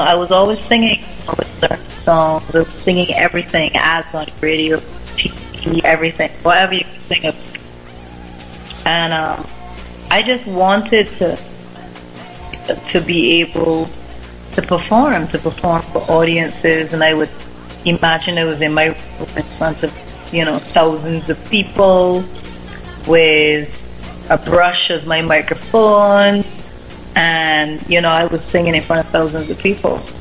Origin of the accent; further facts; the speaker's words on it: London, United Kingdom; And I'm British born, so I was born in my early years were spent in East London.